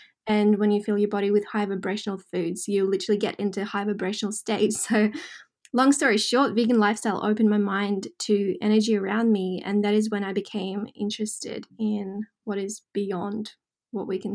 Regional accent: Russia; now in Australia; even though I grew up in Russia, I consider Australia home.

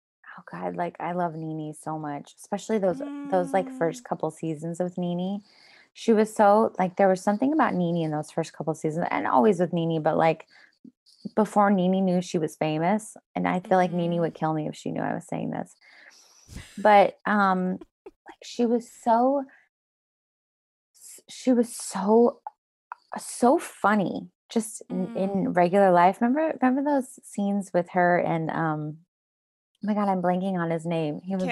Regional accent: Denver, Colorado, United States; I grew up in Colorado and Denver.

